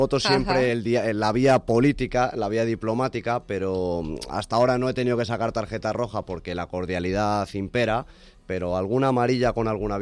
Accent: El Escorial, Community of Madrid, Spain; Sí, yo nací en El Escorial, crecí en El Escorial y bueno, pues estoy orgulloso de ser escurialense, coloquialmente cacique.

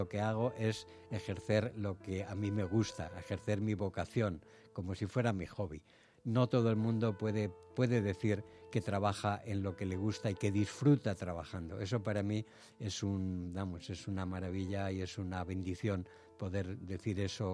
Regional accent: Spain; siendo español

